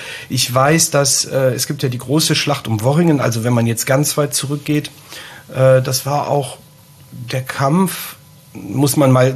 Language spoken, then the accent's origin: German; Schildgen, North Rhine-Westphalia, Germany; ich komme aus Schildgen. Also ich bin ja schon immer im Bergischen Land gewesen, bin nie weiter gekommen als der Oberbergische Kreis.